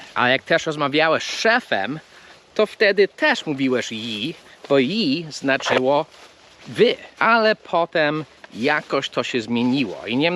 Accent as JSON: {"language": "Polish", "town": "Philadelphia", "region": "Pennsylvania", "country": "United States", "tie": "born or raised there", "said": "Ja się wychowałem w Filadelfii, to jest bardzo typowe, że ludzie mówią yous, albo yous."}